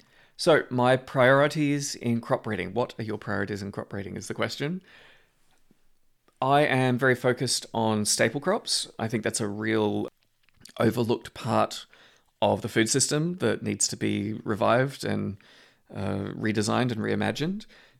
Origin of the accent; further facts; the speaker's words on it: Australia; I'm an Australian who is fine with, you know, the world's second most dangerous venomous snake.